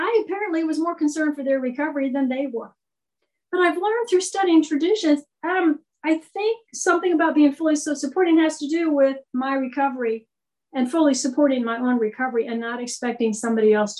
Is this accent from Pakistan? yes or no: no; Texas, United States; from Texas, and I'm glad to be here today.